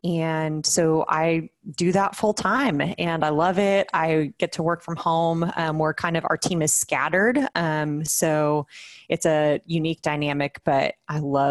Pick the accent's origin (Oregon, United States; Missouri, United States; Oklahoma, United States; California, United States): California, United States; So I am actually originally from California. So moved here a couple of years ago with my husband, who is from here.